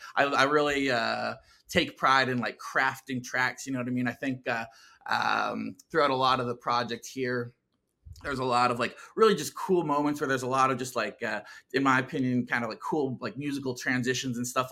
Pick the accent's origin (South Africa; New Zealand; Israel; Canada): Canada; Dunnville, Ontario; moved away as an adult; now in Austin, United States; I was born and raised in Dunnville, Ontario, and lived in Ontario my whole life up until a couple of years ago, and I relocated to Austin, Texas